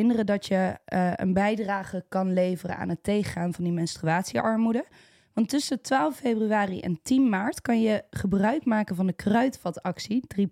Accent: Breda, North Brabant, Netherlands; Nou, ik ben natuurlijk opgegroeid in Breda.

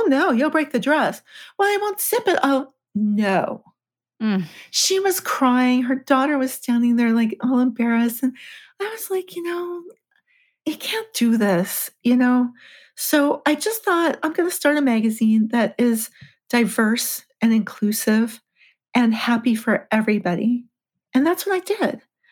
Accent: Los Angeles, California, United States; I'm from LA, I'm from California.

